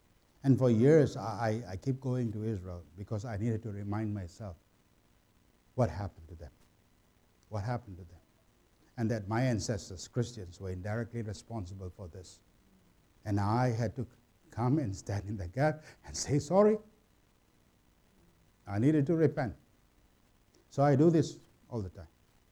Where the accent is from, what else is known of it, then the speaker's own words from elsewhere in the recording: Singapore; I'm not an Australian, I'm a Singaporean.